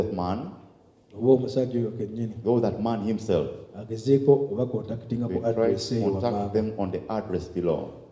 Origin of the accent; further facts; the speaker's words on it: Lugazi, Central Region, Uganda; But me in that time, as I first told you, I grew up around the Mabira Forest.